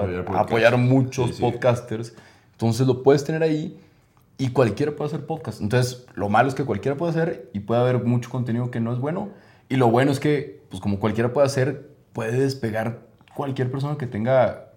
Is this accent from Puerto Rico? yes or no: no; Mexico; en México decimos padre